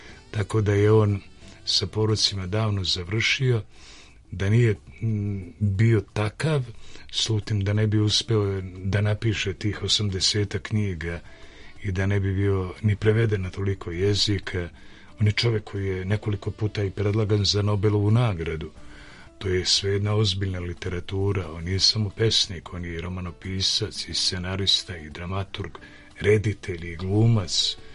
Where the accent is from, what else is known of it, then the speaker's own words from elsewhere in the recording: Brodarevo, Šumadija and Western Serbia, Serbia; Ja sam nosio rakiju iz Brodareva, mog rodnog, ne znajući da će on doći.